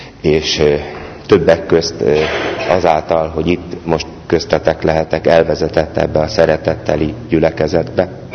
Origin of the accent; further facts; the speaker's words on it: Budapest, Hungary; 46 éves. Budapesten születtem, ott is cseperedtem egy bensőséges, szeretettől átitatott családban.